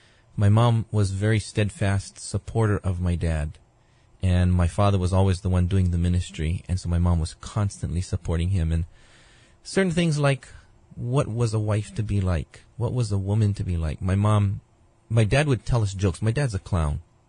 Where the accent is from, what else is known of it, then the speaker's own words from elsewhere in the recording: Honolulu, Hawaii, United States; born there; I was actually born in a hospital, Kuakini, and when I was born, had lots of Asian babies, and then this one Hawaiian baby.